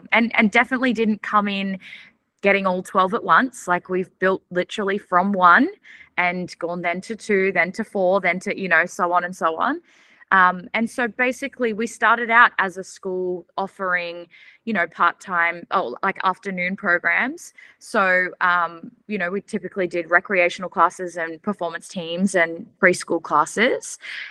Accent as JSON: {"language": "English", "town": "Gold Coast", "region": "Queensland", "country": "Australia", "said": "I am from the Gold Coast and I'm the director of Dynamite Studios"}